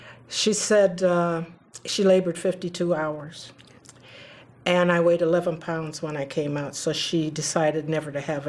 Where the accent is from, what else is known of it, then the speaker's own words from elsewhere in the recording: Ann Arbor, Michigan, United States; in Ann Arbor, Michigan